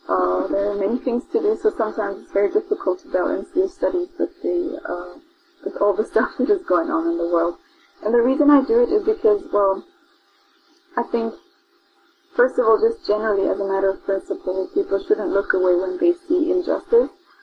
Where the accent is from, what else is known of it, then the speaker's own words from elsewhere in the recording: Germany; moved away as an adult; also born or lived in Turkey / United States / United Kingdom; So I'm Kurdish myself. I was born in the Turkish part of Kurdistan, and I moved to Germany with my parents when I was three. We were refugees. So I grew up here in Europe, and I got my education in the States and then in the UK